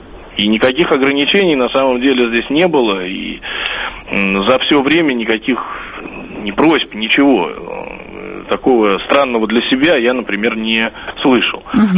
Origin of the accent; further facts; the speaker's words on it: Moscow, Russia; Вот, остался в Москве, да, я просто, я сам родом из Москвы